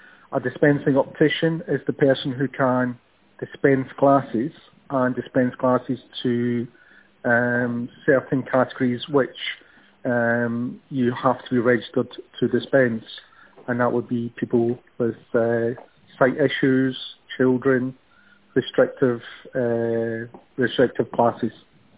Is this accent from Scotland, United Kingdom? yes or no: yes; Glasgow, Scotland, United Kingdom; born there; I was born in Glasgow. I went to university in Glasgow and I trained as a psychologist.